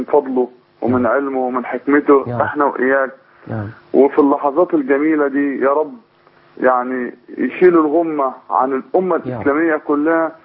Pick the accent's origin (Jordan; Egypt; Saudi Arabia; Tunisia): Egypt